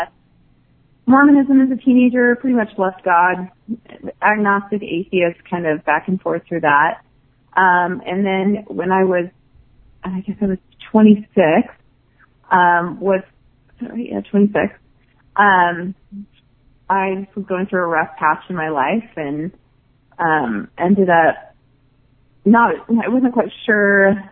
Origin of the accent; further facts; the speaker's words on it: Provo, Utah, United States; Okay, so I was born and raised in the Mormon Church in Provo, Utah, which back in the 80s, 90s was fairly, I think my high school was maybe 99 or 98% LDS. So I grew up in a very LDS culture.